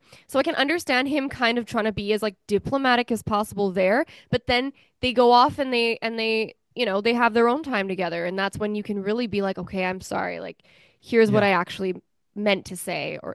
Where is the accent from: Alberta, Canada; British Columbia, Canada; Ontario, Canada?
British Columbia, Canada; now in Montreal, Canada; I'm from British Columbia originally. I live in Montreal